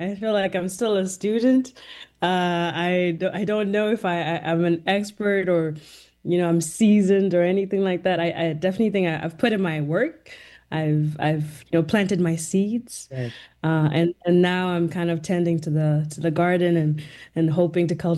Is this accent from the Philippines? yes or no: no; Côte d’Ivoire; also born or lived in Rwanda / Zimbabwe; I come from three corners of the continent. I was born in Rwanda. I grew up in Côte d'Ivoire, in Ivory Coast, and then I was raised also in Zimbabwe.